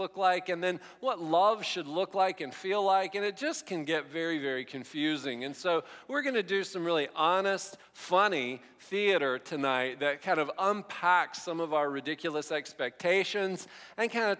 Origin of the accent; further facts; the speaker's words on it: Ohio, United States; now in Portland, United States; I run a bike shop outside of Portland, Oregon. Now, I grew up in Ohio, but I actually went to school in Oregon.